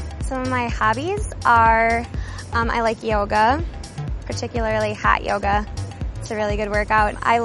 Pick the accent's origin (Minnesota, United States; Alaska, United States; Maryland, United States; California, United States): Minnesota, United States; Blaine; I'm from Blaine, and this is my second year on the team.